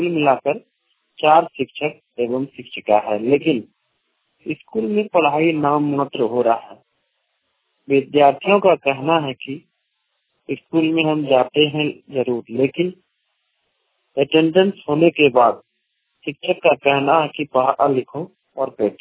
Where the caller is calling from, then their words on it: Jharkhand, India; ग्राम Sondiya post Baksara जिला गोड्डा झारखंड से बोल रहा हूँ।